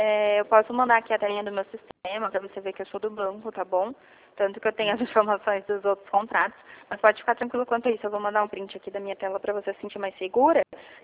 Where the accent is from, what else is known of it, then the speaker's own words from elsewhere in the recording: Hortolândia, São Paulo, Brazil; Eu sou de Hortolândia, São Paulo.